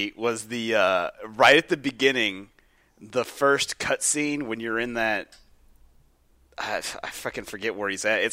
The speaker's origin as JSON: {"language": "English", "town": "Seattle", "region": "Washington", "country": "United States", "said": "Hey, let me make an announcement real quick, everybody. We're from Seattle, and we're aware that your headquarters is there."}